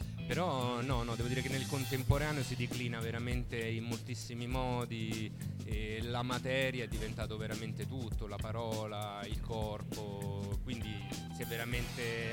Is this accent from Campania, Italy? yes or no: no; Rome, Lazio, Italy; born there; now in Turin, Italy; Io sono nato a Roma e da qualche anno vivo a Torino, dove sto continuando le mie attività.